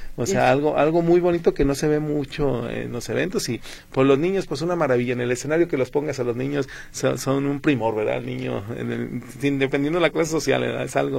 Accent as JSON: {"language": "Spanish", "town": "Guadalajara", "region": "Jalisco", "country": "Mexico", "said": "soy tapatía y no lo conozco"}